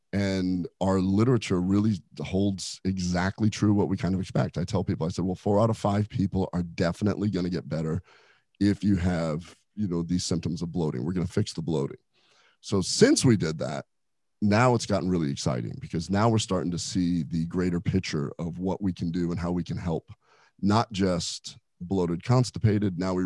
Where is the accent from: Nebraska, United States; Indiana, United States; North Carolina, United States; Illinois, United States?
Nebraska, United States; I'm from Nebraska originally.